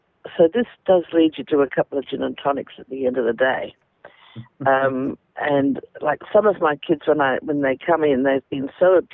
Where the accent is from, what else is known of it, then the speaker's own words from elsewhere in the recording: Australia; born there; So I'm so damn glad that I was born in Australia.